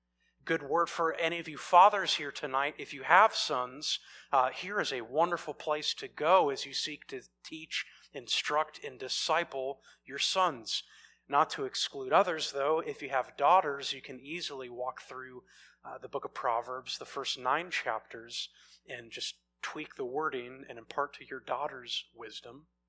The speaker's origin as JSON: {"language": "English", "town": "Spokane", "region": "Washington", "country": "United States", "tie": "born or raised there", "said": "Go Zags. I grew up in Spokane."}